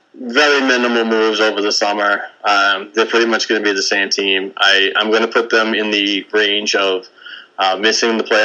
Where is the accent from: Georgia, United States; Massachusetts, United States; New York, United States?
Massachusetts, United States; Melrose; I didn't grow up, but I grew up near Melrose, where Keith grew up, his father.